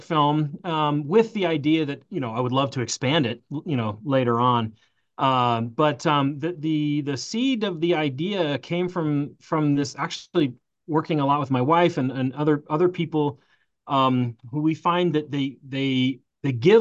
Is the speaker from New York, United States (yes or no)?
no; Colorado, United States; I also like to pay tribute to my home state of Colorado as much as I can and do as much filming here as I can